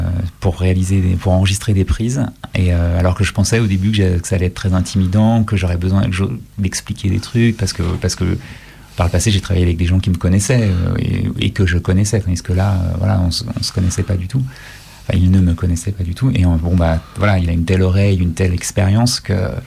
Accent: Lyon, Auvergne-Rhône-Alpes, France; je viens de Lyon

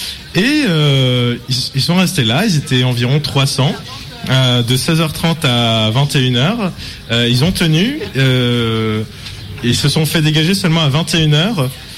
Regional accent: Amiens, Hauts-de-France, France; elle vient de ma ville natale qui est Amiens. Donc Amiens, je rappelle, c'est au-dessus de Paris, c'est entre Lille et Paris, c'est l'ancienne capitale de la région Picardie.

